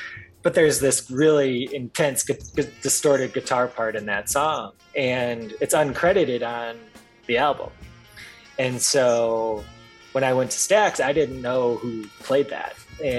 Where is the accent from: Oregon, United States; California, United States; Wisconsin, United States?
Wisconsin, United States; And I'm from Wisconsin originally, so Wisconsin history.